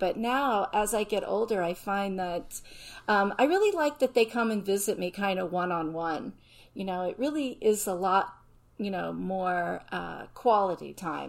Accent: Florida, United States; also born or lived in Fitchburg, Massachusetts; So I was actually born in Fitchburg, Massachusetts, but I grew up in Florida.

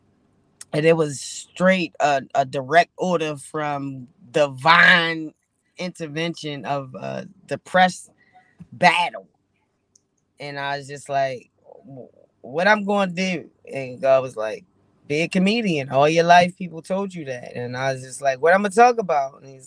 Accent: Baltimore, Maryland, United States; I'm a comedian from Baltimore. I've been doing comedy for about 14 years. I hail out of Baltimore, but I'm everywhere.

